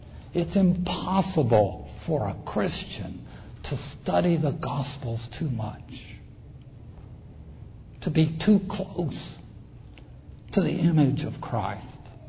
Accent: Tennessee, United States; somebody's asked me what it was like to go from the mountains of Tennessee to Harvard in the fall of 1969.

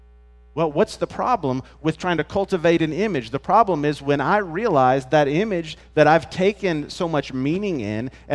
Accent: United States; thankful for the country where I was born and the country where I live. I'm grateful for that identity as an American.

